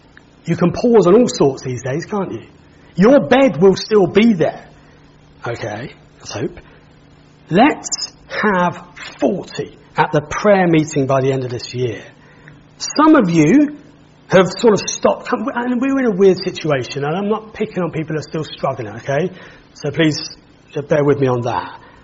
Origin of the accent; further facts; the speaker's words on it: United Kingdom; We're British, we're Grace Baptist.